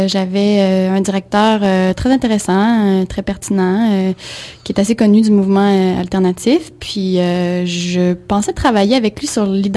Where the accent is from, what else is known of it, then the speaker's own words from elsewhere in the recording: Quebec City, Quebec, Canada; Puis, en fait, je suis revenue à Québec, ma terre natale.